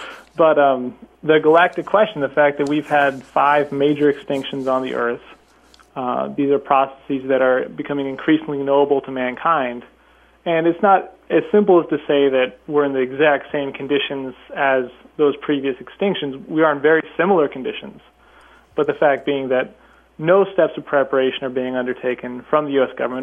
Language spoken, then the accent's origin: English; Pacific Northwest, United States; which I'm familiar with because I grew up in the Northwest.